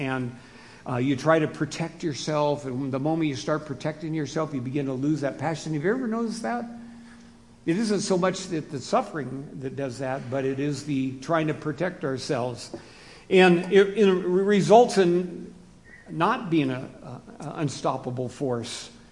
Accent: Seattle, Washington, United States; now in Denver, United States; here I am from Seattle, and you know, I'd gone to Michigan and that kind of thing, just arrive in Denver

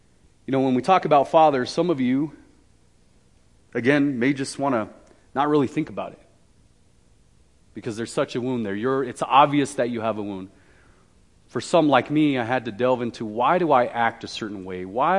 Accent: Wyoming, United States; growing up in Wyoming, you're pretty much either construction, the railroad, or oil and mining of some sort.

